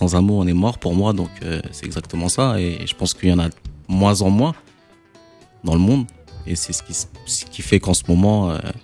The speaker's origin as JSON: {"language": "French", "town": "Orléans", "region": "Centre-Val de Loire", "country": "France", "tie": "born or raised there", "said": "J'ai grandi à Orléans, ouais"}